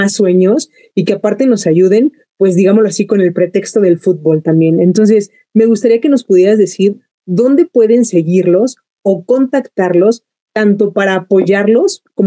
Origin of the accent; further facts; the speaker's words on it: Mexico; de esta pasión que como mexicanos compartimos